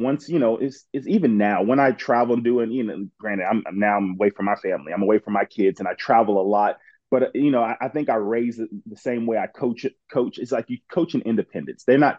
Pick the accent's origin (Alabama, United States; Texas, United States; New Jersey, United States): Texas, United States; Houston; also born or lived in Detroit; My dad took a job out in Houston. Weird thing, I was born in Detroit because he was training in Detroit to take the job in Houston.